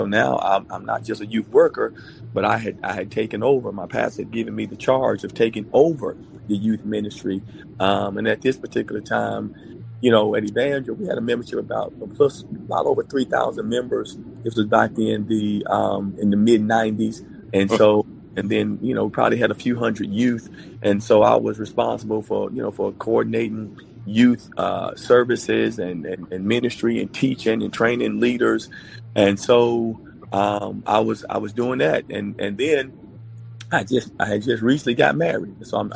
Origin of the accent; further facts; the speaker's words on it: North Carolina, United States; And so I wasn't really too happy about going back to Alamance County, where I was fr